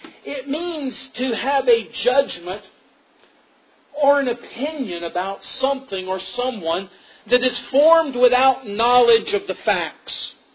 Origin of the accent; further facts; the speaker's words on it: the South, United States; I grew up in the South, and I remember growing up hearing a lot about prejudice and how wrong prejudice was